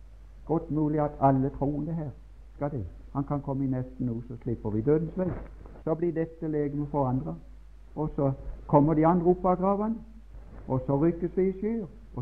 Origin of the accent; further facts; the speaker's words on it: Mosby, Agder, Norway; når jeg kjørte med hest hjemme på Mosby og skulle på skogen etter høy eller ved